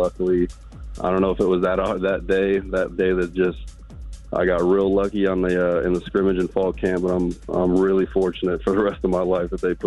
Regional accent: Austin, Texas, United States; I grew up in the Austin area. I've been a Texas fan my whole life

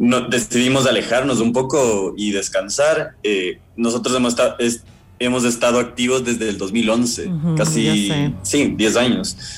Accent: Quito, Pichincha, Ecuador; como nosotros somos de Quito, también era súper importante llenar afuera de nuestra ciudad

